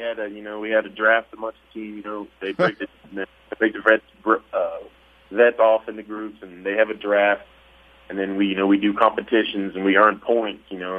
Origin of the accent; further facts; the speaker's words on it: Oklahoma, United States; now in California, United States; I grew up in Oklahoma. So, and I was 4 hours away from Searcy, which was Harding University was at.